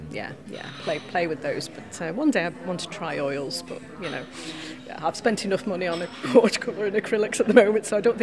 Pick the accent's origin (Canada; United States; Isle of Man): Isle of Man; Douglas; We'd always lived in Douglas, born and brought up in Douglas. And in 22, I think it was, we moved up just north of Ramsey.